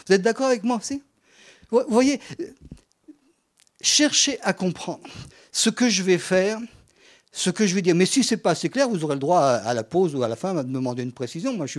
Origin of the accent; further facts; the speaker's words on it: Strasbourg, Grand Est, France; moi je viens de Strasbourg